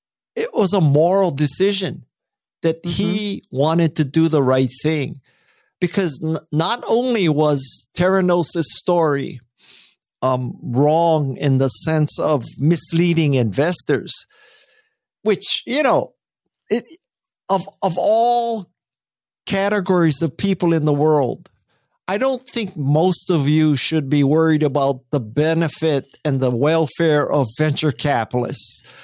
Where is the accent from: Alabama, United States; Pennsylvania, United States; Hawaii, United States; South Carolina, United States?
Hawaii, United States; I had never learned to surf, even though I grew up in Hawaii